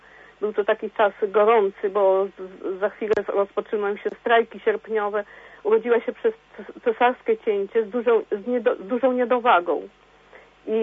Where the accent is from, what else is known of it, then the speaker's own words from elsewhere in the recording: Bydgoszcz, Kuyavian-Pomeranian Voivodeship, Poland; z Bydgoszczy.